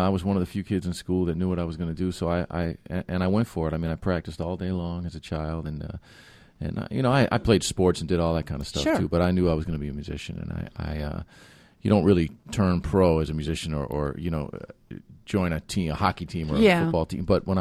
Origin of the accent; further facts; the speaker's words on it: New York, United States; Yeah, it sure does. I grew up in New York.